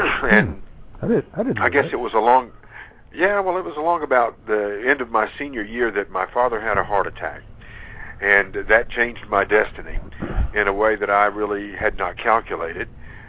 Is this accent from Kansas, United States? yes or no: no; Georgia, United States; of course my accent's not giving it away, but I'm from Georgia.